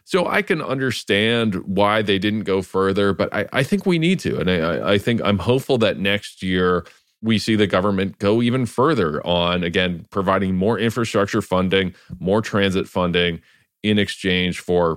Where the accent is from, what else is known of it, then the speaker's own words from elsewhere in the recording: London, Ontario, Canada; my hometown of London, Ontario, there's a naval reserve base like right downtown, right on the forks of the Thames.